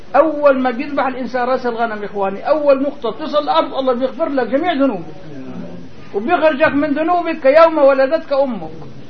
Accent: Damascus, Damascus Governorate, Syria; مولودين بدمشق نحن أي وطننا الأصلي فين مزوجين بدمشق أي وطننا الأصلي

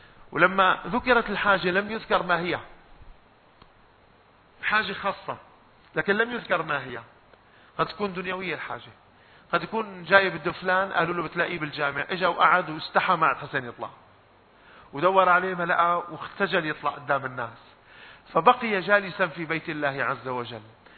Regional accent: Damascus Governorate, Syria; نعم أنا شامي

